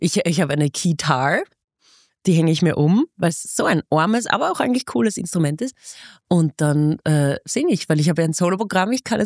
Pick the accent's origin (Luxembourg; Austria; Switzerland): Austria; Graz, Styria; born or raised there